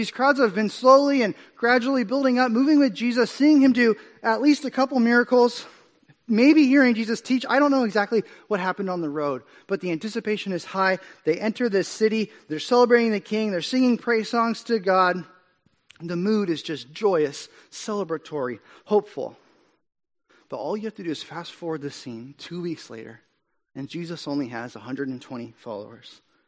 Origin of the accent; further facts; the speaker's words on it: United States; And I'll be honest, I'm an American. I instinctively recoil at the idea of a king.